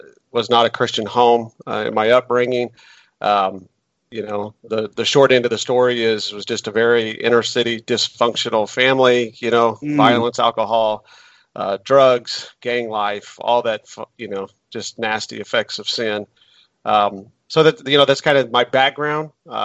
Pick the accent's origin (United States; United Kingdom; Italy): United States; Indianapolis, Indiana; born there